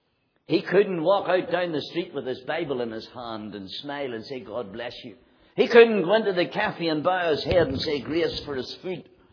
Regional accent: Ireland; oh, visitors, where are you from? Ireland. We're from Ireland.

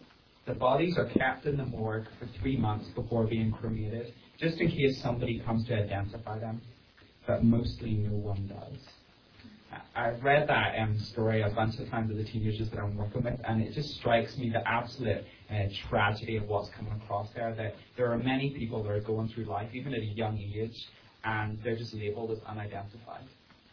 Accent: Northern Ireland, United Kingdom; now in United States; I'm not American. Me and my wife are from Northern Ireland. And like Chris said, I've been serving here as a missionary for the past 5 years

